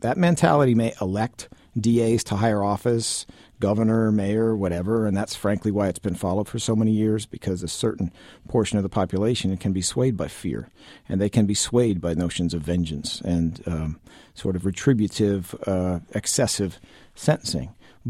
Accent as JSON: {"language": "English", "town": "St. Louis", "region": "Missouri", "country": "United States", "tie": "born there", "said": "Okay, well, I was born in St. Louis, Missouri. My parents were really good people, real smart people, didn't make a ton of money."}